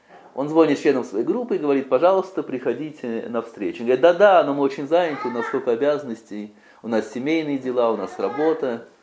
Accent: Russia; born there; Я родился в России, поэтому меня интересует благо России.

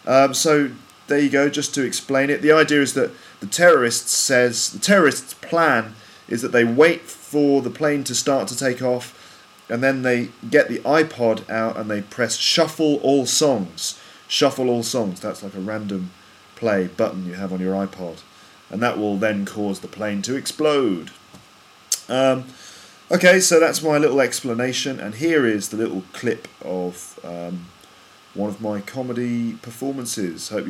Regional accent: England, United Kingdom; So in England, we say that's bollocks.

